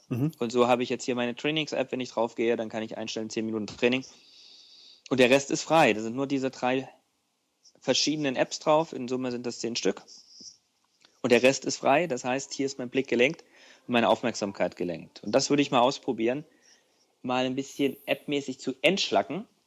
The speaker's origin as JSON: {"language": "German", "region": "East Germany", "country": "Germany", "said": "meine erste Fernreise als Ostdeutscher nach Hawaii"}